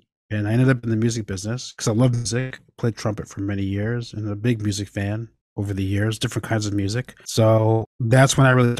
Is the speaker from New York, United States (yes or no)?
yes; East Hampton, New York, United States; I grew up in East Hampton, New York, in Long Island. It's a very affluent community.